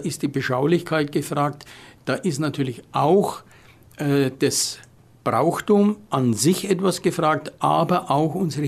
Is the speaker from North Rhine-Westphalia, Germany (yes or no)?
no; Bavaria, Germany; Und wenn ich dann merke, der hat keine Ahnung, dann sage ich, naja, das ist der Großraum Nürnberg.